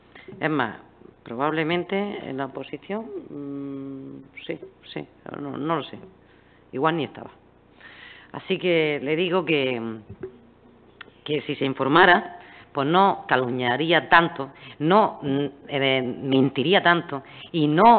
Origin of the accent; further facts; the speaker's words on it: Níjar, Andalusia, Spain; porque soy de Níjar, no como algunos que vienen de Barcelona, a darnos lecciones.